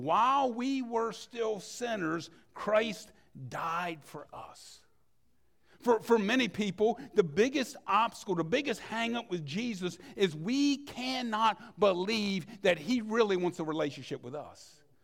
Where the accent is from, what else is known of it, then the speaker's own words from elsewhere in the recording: Salisbury, United States; I grew up in Salisbury. My mother grew up in Salisbury. My grandmother grew up in Salisbury. So from the early 1900s, one of us was in Salisbury.